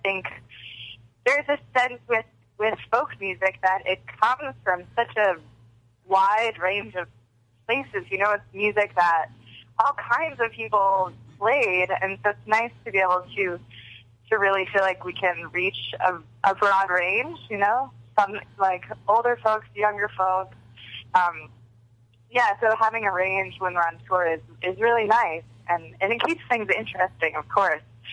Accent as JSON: {"language": "English", "country": "United States", "said": "the music sounds very different because they're Polish and we're American"}